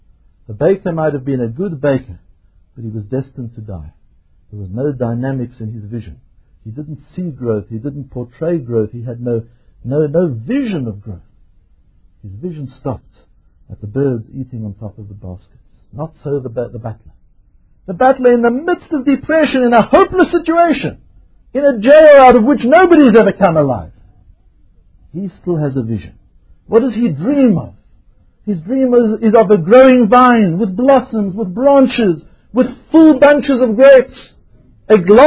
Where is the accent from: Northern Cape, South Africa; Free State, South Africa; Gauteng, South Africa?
Gauteng, South Africa; Johannesburg; So you might find that I travel overseas and people ask me, where are you from? Johannesburg, Tucker, what do you do there?